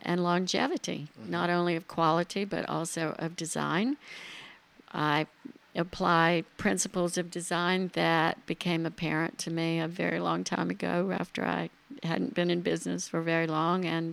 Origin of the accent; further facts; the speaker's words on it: Charlotte, North Carolina, United States; I started in Charlotte, my hometown, after graduating from the University of North Carolina at Chapel Hill